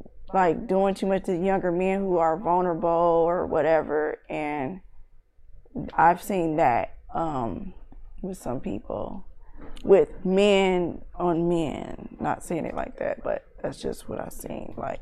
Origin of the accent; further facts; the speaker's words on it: Oakland, California, United States; No, I just I'm from Oakland.